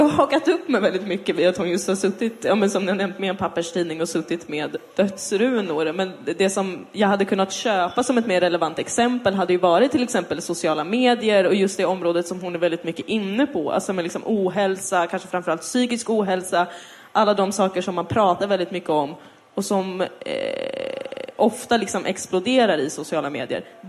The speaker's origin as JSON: {"language": "Swedish", "town": "Täby", "region": "Stockholm County", "country": "Sweden", "tie": "born or raised there", "said": "Jag har bott i Täby. Jag har vuxit upp i Täby."}